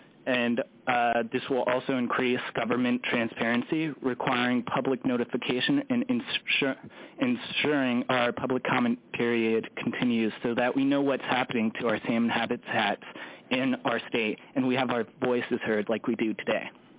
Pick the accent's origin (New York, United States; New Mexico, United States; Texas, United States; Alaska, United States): Alaska, United States; I was born and raised in Alaska, and so are my parents, and so are theirs. So I feel a strong dedication towards this state